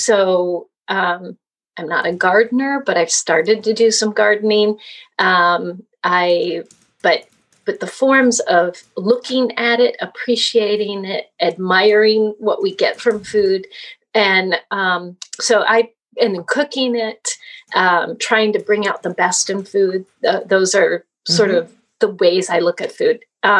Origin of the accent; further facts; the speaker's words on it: Minnesota, United States; now in California, United States; So I'm originally from Minnesota, but I live in California and consider myself very settled here, been here since the late 70s.